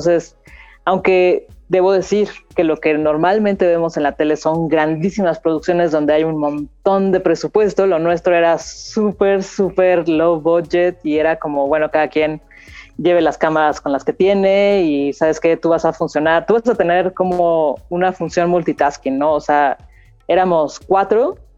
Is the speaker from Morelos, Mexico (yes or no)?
yes; Chalcatzingo, Morelos, Mexico; este es Chalcatzingo, ¿no? Y este es de donde yo vengo.